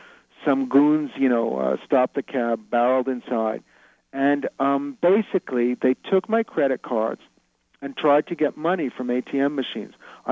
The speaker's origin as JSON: {"language": "English", "region": "New York", "country": "United States", "tie": "born or raised there", "said": "I mean, I grew up in New York, and, you know, I got mugged several times as I was growing up."}